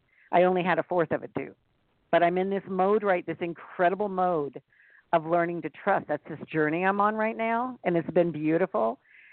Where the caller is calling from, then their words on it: Costa Rica; I'm calling from Costa Rica.